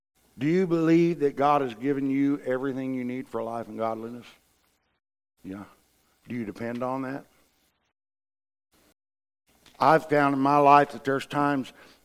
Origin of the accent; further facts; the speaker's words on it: Ireland; Well, Lord, I'm Irish.